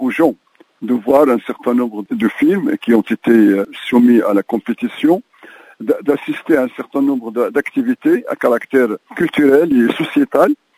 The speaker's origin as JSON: {"language": "French", "country": "Morocco", "said": "il y a un débat chez nous au Maroc actuellement"}